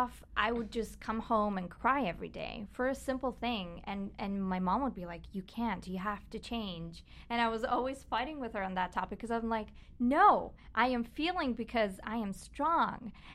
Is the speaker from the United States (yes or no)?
no; Bulgaria; I'm originally from Bulgaria, so I was singing. I was part of a girls band there.